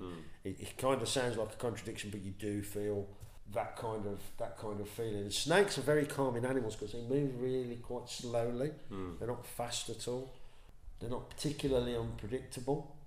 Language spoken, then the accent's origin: English; West Midlands, United Kingdom; obviously you can tell I'm from the West Midlands